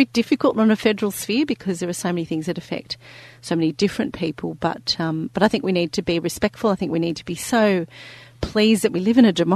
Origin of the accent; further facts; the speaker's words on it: New South Wales, Australia; born there; also born or lived in Victoria / Queensland; I was born in New South Wales, I've lived most of my life in Victoria but spent almost a decade in Queensland.